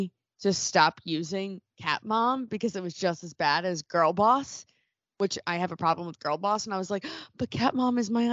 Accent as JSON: {"language": "English", "region": "New Jersey", "country": "United States", "tie": "born or raised there", "said": "Oh my God. … am born and raised, or was born and raised in New Jersey. I went to Rutgers University in Jersey"}